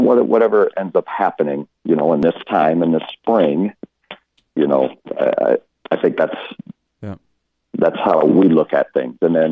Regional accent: Cedar Falls, Iowa, United States; I grew up in Cedar Falls, Iowa, and went to Iowa State in my first semester at Iowa State.

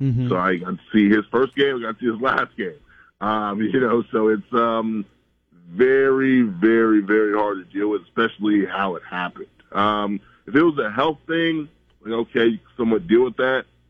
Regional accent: Los Angeles, California, United States; I'm from Los Angeles. I'm from Southern California, so this one hurts more than most.

